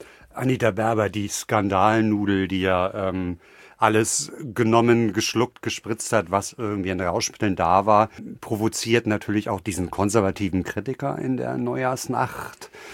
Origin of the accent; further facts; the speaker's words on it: Hamburg, Germany; in meiner Heimatstadt Hamburg